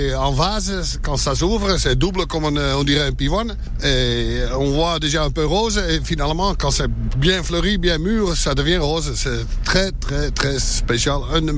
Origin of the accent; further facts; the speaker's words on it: Netherlands; French is a second language; Après avoir récolté le bulbe, ça tout est repatrié chez moi en Hollande.